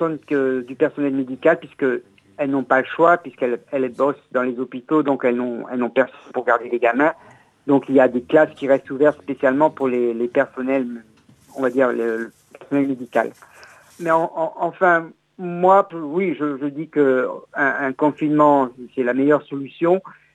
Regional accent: France; c'est vrai qu'on a cette image en tant que Français par les Anglais

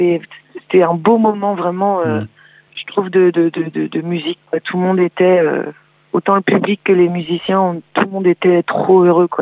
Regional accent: Rennes, Brittany, France; also born or lived in Vitré; Enfin, Vitré, aux alentours. On va dire qu'on est plutôt de Rennes, Rennes, quoi.

